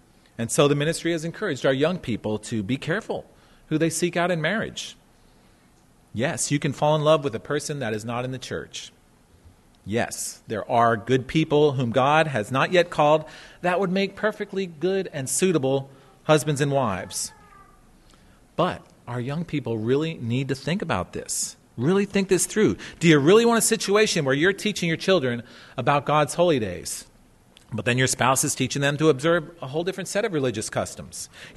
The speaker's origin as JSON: {"language": "English", "region": "Pennsylvania", "country": "United States", "tie": "born or raised there", "said": "although I grew up in Pennsylvania"}